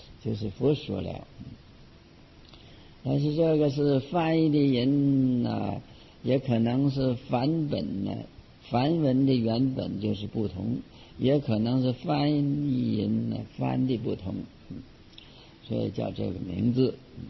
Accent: China; 那么我们中国人呢、古代的这个贤圣圣人所说的文章也称之为经啊

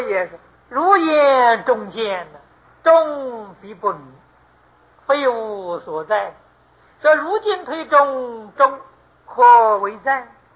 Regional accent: Taipei, Taiwan; 比如我们说我们台湾那个钟啊，台钟啊，那真的叫钟吗？我们台北人看它了

